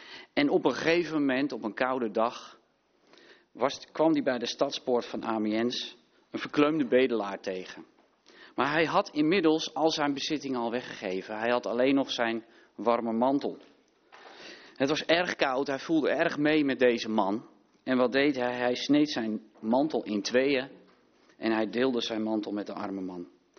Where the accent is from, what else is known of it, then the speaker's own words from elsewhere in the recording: North Holland, Netherlands; now in Hilversum, Netherlands; ik ben wel een geboren en getogen Noord-Hollander.